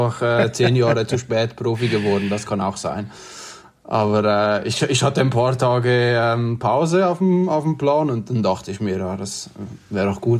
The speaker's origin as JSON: {"language": "German", "country": "Switzerland"}